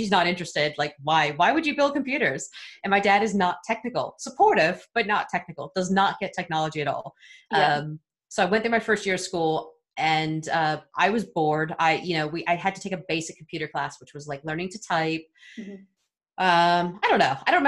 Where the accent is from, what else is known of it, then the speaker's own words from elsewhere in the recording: Washington, District of Columbia, United States; moved away as an adult; also born or lived in Louisville, Kentucky; now in United Kingdom; I've been in the UK for about 7.5 years now. But I grew up in the US. So my parents were divorced. I grew up in Washington, D.C., and then my dad moved to Louisville, Kentucky. So that was just a major cultural shift.